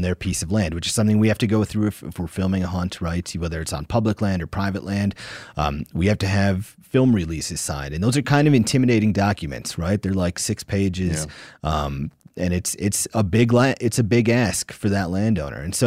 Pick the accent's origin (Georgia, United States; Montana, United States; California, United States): Montana, United States; Belgrade; We have like a sleeper community outside of Bozeman called Belgrade. I say I'm from Belgrade, Montana, and people won't recognize that name